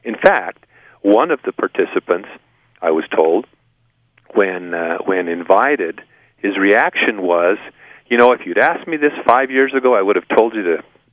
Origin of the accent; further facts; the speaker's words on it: Pacific Northwest, United States; I was exposed to this subject as a youngster growing up in the Pacific Northwest